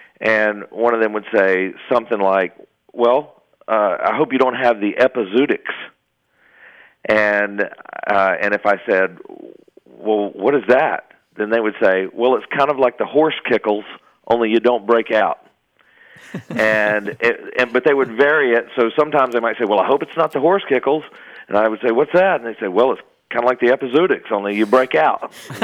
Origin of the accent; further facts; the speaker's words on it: North Carolina, United States; I grew up in North Carolina, and my father would say a certain thing to me